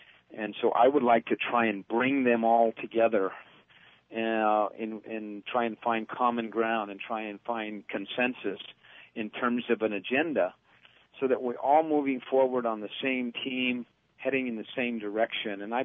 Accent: Santa Fe, New Mexico, United States; Well, I was born and raised here in Santa Fe.

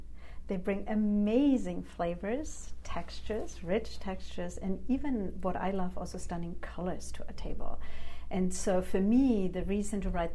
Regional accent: Germany; also born or lived in Greece; I was raised in Germany and Greece

